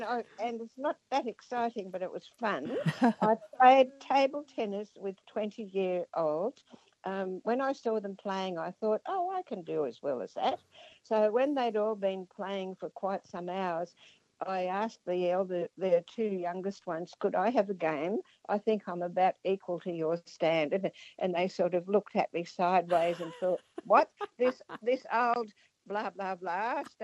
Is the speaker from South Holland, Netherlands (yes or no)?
no; Amsterdam, North Holland, Netherlands; now in Australia; I came from Amsterdam in 1947 and lived at Bronte Beach